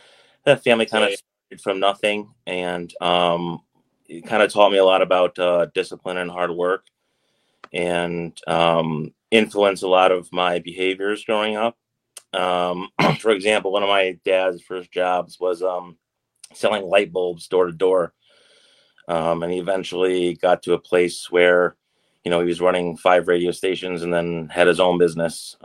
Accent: Connecticut, United States; So I'm from Connecticut. That's where I grew up. I went to UConn. My parents grew up here.

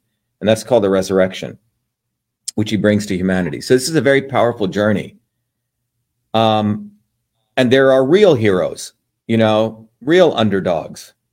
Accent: India; You may know, if you've studied my work, that I grew up in India, which had a caste system.

